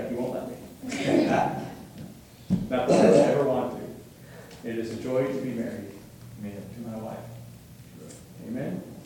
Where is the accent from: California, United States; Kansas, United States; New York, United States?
New York, United States; Growing up in New York, we have a lot of Catholic friends.